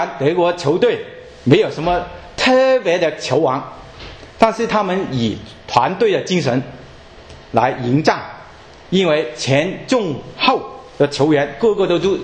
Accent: China; 不知道是不是因为我们中国人的自我个性强

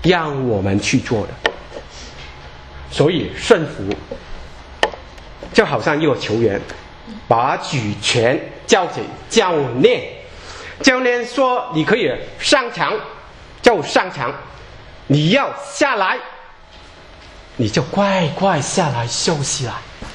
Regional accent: China; 特别我们中国人啊，认为乌鸦不是一个不吉祥的鸟类啊

